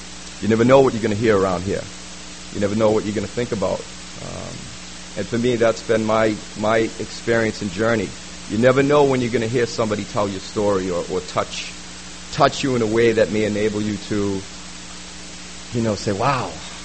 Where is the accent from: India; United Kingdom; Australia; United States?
United States; Boston, Massachusetts; accent: Boston; I grew up in Boston, as you can tell my accent a little bit, on the East Coast side.